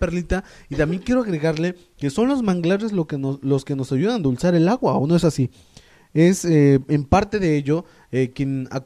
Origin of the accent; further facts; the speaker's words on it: Mexico; ¿Qué tan bendecidos por nuestro país, somos los mexicanos